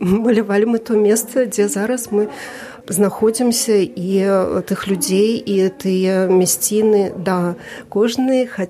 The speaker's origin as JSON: {"language": "Belarusian", "town": "Brest", "region": "Brest Region", "country": "Belarus", "lives_now": "Białystok, Poland", "said": "Брэст весь у каштанах. Я з Брэста."}